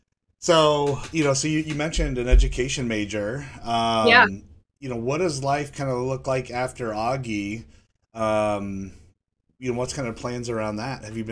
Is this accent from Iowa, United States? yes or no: yes; Bluegrass, Iowa, United States; You know, I always like to joke, because I grew up in Bluegrass, Iowa, which is right across the river outside of Davenport